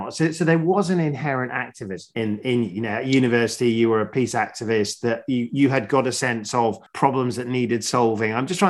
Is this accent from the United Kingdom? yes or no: yes; Sheffield, Yorkshire and the Humber, United Kingdom; I spent my teens in the 80s. I grew up in Sheffield.